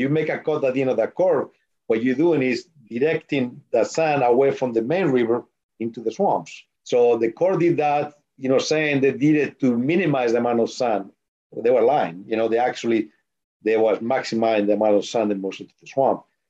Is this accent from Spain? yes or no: yes; Spain; when I grew up in Spain, I grew up in the mountains. You know, I was very used to the cold.